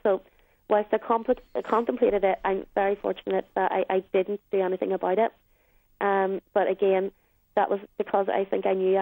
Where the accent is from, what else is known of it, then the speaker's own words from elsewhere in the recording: Northern Ireland, United Kingdom; people like myself born and bred in Northern Ireland.